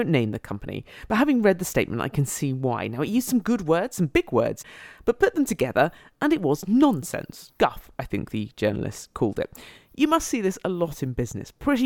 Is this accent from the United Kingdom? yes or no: yes; United Kingdom; I'm not sure if that's because I'm British and they sound like words from the books I would read as a child, but there you go.